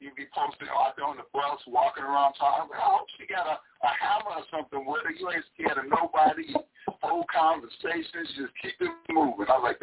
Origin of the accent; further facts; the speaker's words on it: Chicago, Illinois, United States; Growing up in Chicago, it was a blessed thing, you know. I went to a school called Copernicus